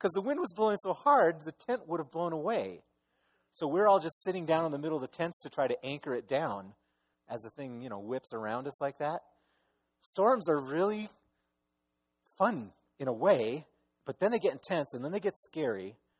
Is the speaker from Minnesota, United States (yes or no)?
yes; Minnesota, United States; I'm from Minnesota. I grew up in the Midwest. And I really do miss those kind of thunderstorms.